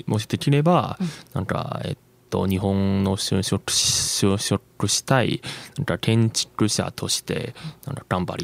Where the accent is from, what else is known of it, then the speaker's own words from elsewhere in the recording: Beijing, China; Japanese is a second language; 私出身は中国北京なので、北京はなんか1000年以上の歴史が持っている 首都なので